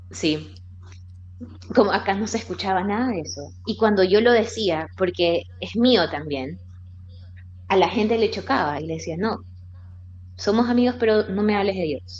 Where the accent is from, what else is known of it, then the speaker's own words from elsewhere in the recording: Ecuador; Sí, bueno, yo soy de Ecuador. En Ecuador la gente es muy fervorosamente